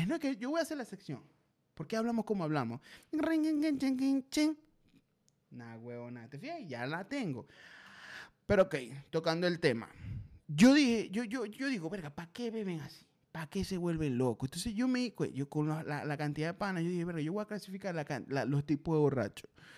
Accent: Maracaibo, Zulia, Venezuela; eso nada más lo usamos en Maracaibo, este verbo, vamos a pegárnosla. O sea, de verdad que nosotros somos, yo estoy muy orgulloso de donde vengo, pero es que nosotros somos raros también.

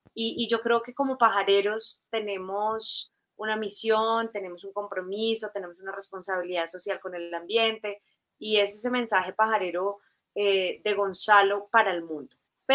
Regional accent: Colombia; los colombianos llamamos muchísimo la atención porque tenemos un acento neutro, dicen que hablamos súper bonito

